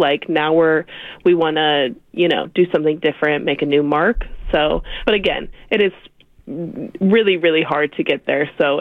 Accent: Spangle, Washington, United States; Yeah, I kind of say it's in the middle of nowhere. It's in the middle of wheat fields. You can drive through the town in about 10 seconds. yeah, not very populated.

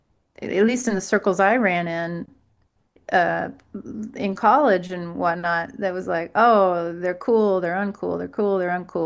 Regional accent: Oklahoma, United States; Well, I'm from Oklahoma. I was in high school in the 90s.

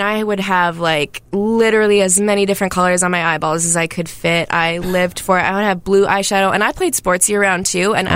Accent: Minneapolis, Minnesota, United States; I don't know if it's because I'm from Minneapolis.

